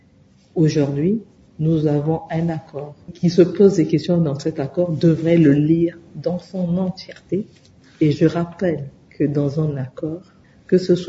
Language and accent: French; DR Congo; Mais ce n'était pas évident déjà pour nous en tant que Congolais, malgré ce que nous savions